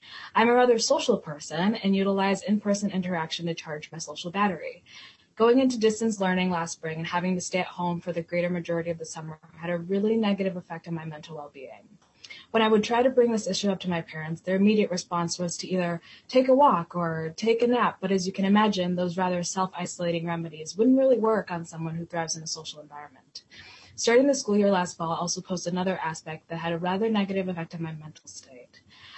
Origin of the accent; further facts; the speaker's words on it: Kenya; born there; I was born in Kenya into a culture where discussing topics like mental health was looked down upon.